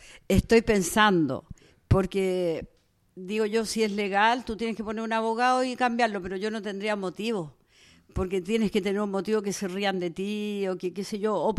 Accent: Valparaíso, Chile; born there; Yo nací acá en Valparaíso, yo soy porteña, nací ahí en la maternidad de Forme.

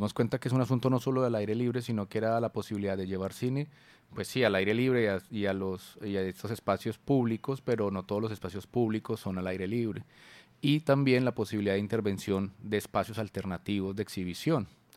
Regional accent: Pereira, Risaralda, Colombia; moved away as an adult; now in Barranquilla, Colombia; Digamos que me vine a Barranquilla a estudiar, yo soy de Pereira

